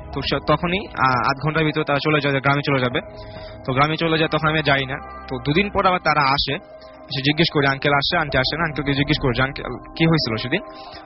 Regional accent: Tongi, Dhaka Division, Bangladesh; আমি টঙ্গী থেকে।

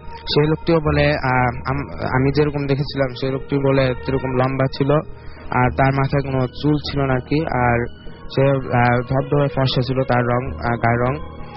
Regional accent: Dhaka, Dhaka Division, Bangladesh; আমি এসেছি খিলগাঁও ঢাকা থেকে

